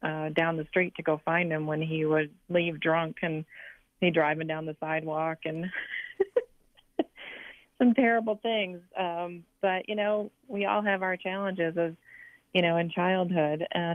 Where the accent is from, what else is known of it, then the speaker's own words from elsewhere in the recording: Detroit, Michigan, United States; born there; I was born in the Detroit, Michigan area. And my dad was an alcoholic, factory worker, seventh grade education.